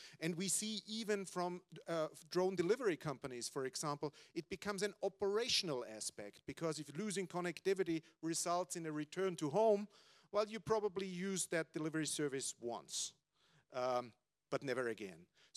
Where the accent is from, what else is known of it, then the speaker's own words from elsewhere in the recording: Austria; I take Austria as an example, as I'm coming from Austria, transalpine power line inspections.